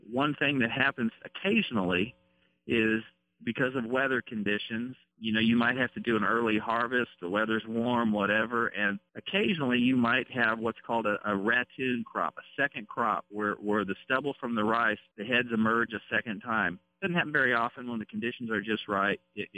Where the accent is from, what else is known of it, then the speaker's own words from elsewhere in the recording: Arkansas, United States; where are you from? I say Arkansas, 1st District